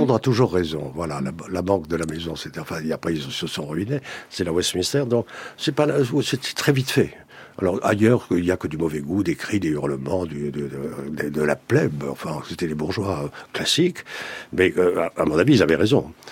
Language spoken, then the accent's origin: French; Bordeaux, Nouvelle-Aquitaine, France; born there; pourquoi je suis né à Bordeaux